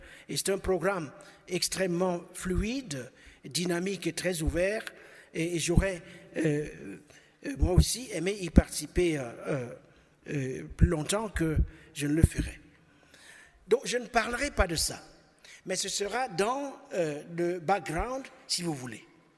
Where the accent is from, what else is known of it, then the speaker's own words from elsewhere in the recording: Cameroon; born there; Moi, quand je suis né au Cameroun, juste au lendemain des indépendances, on savait où on allait.